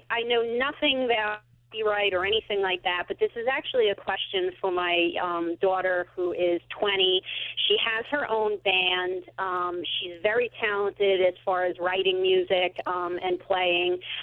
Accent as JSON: {"language": "English", "town": "Collinsville", "country": "United States", "said": "I'm actually from Collinsville."}